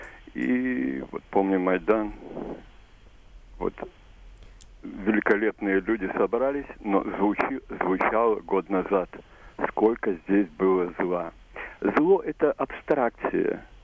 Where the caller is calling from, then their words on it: Kyiv, Ukraine; город Київ. Я живу на Подолі.